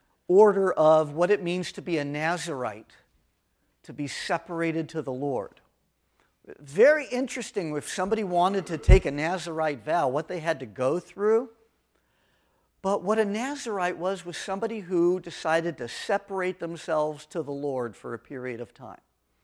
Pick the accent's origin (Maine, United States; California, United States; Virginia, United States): California, United States; Los Angeles; I mean, I grew up in Los Angeles, right, in the 1950s, and, you know, growing up in Los Angeles, Jewish priest? No, priests are Catholic.